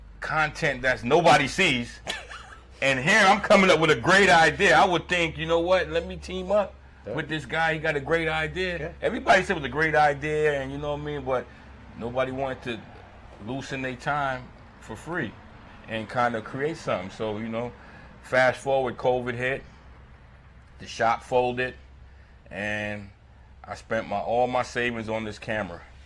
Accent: Brooklyn, New York, United States; moved away as an adult; now in Saratoga, United States; You know, my background, I grew up in Brooklyn, New York. And I moved to Saratoga about 10 years ago.

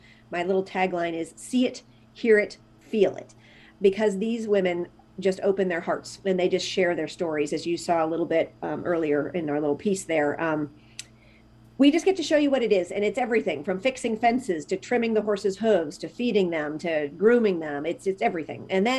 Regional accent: California, United States; It was actually 2 years ago today that we cut the ribbon on our first California program, my home state.

